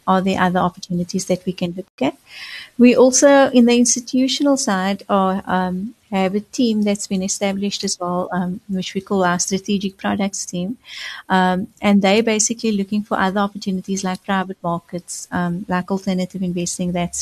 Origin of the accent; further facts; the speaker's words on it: Cape Flats, Western Cape, South Africa; so I come from the Cape Flats, and I've seen how financial inclusion can change the trajectory of your life.